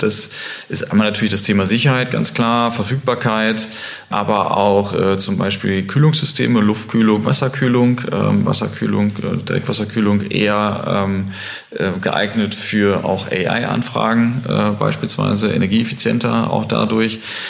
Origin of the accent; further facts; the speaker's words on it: Germany; Münster, Osnabrück ein, da komme ich ungefähr her aus der Ecke